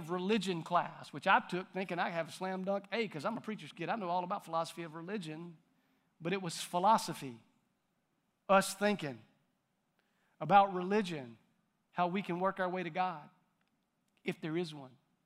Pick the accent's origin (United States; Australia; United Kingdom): United States; the South; Or do I just believe because my mom and daddy took me to church and I was raised in the South?